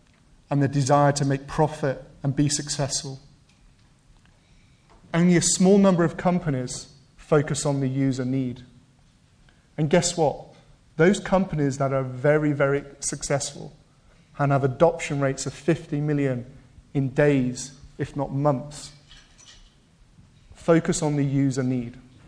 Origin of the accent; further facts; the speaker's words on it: England, United Kingdom; I'm English, and I live on the southwest or in a village called North Somerset.